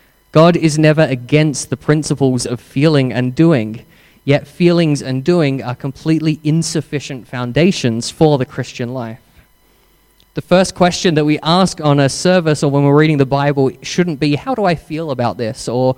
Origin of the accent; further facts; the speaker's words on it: United Kingdom; I say transformed. I'm very British.